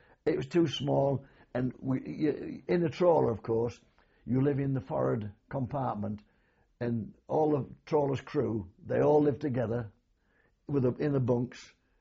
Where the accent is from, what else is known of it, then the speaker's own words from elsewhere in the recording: Grimsby, Yorkshire and the Humber, United Kingdom; I was born in the Kent Arms in Grimsby, and we moved to Waltham, a village 3.5 miles from here, and we lived there until I was 8 years of age.